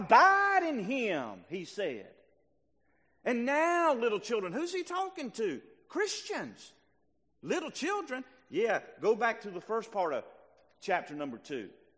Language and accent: English; Deep South, United States; That's okay. I'm from Deep South. Gooder than good.